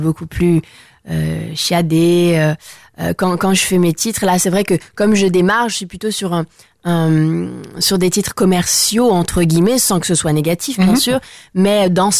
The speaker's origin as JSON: {"language": "French", "country": "France", "tie": "born or raised there", "said": "C'est là où je suis née, c'est là où j'ai grandi. Je suis française de culture."}